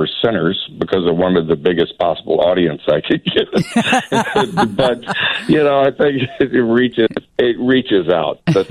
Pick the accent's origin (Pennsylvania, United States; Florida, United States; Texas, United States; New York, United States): Texas, United States; And I'm from Texas, but my grandfather actually left Tennessee about 10 miles from Nashville in 1902 in a covered wagon to go to Texas.